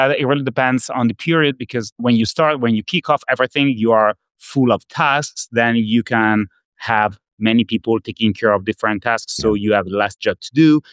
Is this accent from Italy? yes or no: yes; Italy; accent: Italian; English is a second language; I'm Italian. Probably the accent is very... you can understand it by my accent, but...